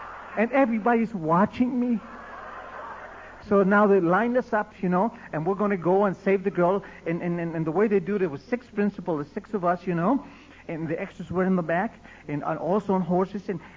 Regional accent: Argentina; I'm a gaucho from Argentina. I was born on a horse, senor, you know.

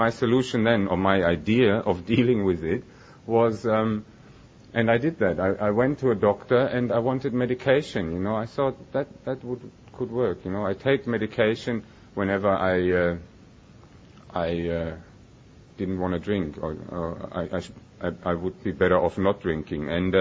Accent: Germany; English is a second language; I was born and I grew up in Germany

